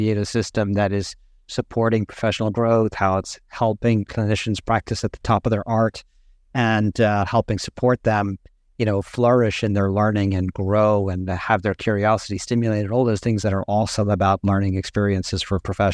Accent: Ireland; So I grew up and trained in Ireland

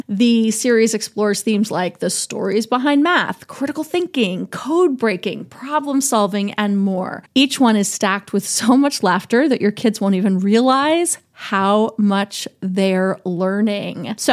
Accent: New York City, New York, United States; So many of you know that I grew up in New York City

